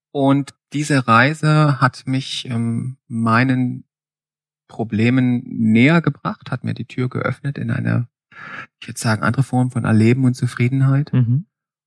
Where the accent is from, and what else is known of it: Saxony, Germany